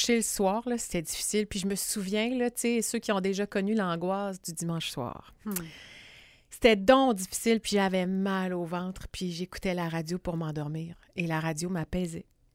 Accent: Sherbrooke, Quebec, Canada; now in Quebec City, Canada; je suis née à Sherbrooke, mais ma famille, mon père maintenant, mes parents étaient déménagés ici à un moment donné, mais j'ai fait toutes mes études à Sherbrooke jusqu'à ce que je m'en vienne à Québec pour étudier au CRTQ.

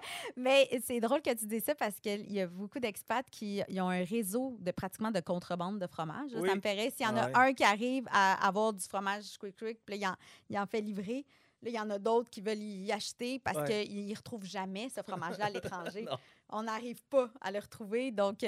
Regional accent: Mont-Saint-Hilaire, Quebec, Canada; born there; Mais je suis né à Mont-Saint-Hilaire.

